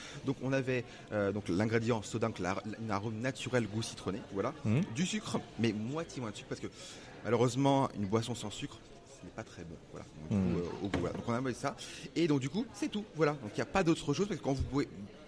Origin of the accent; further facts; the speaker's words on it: Kraków, Lesser Poland, Poland; Mmh. Et donc, je suis franco-polonais. En fait. Mmh. Et donc, on vient de Cracovie, ouais. En Pologne.